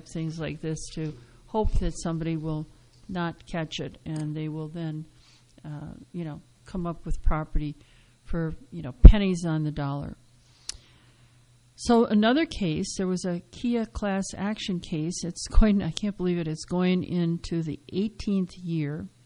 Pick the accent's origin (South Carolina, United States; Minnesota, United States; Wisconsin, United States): Wisconsin, United States; And I suppose my long-held opposition to the death penalty stemmed from the fact that I grew up in Wisconsin.